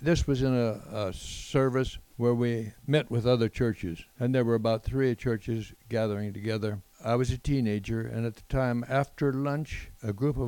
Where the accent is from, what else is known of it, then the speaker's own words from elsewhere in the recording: Madera, California, United States; now in Reedley, United States; Well, I grew up living on a farm. My dad was a rural mail carrier and a preacher and a farmer.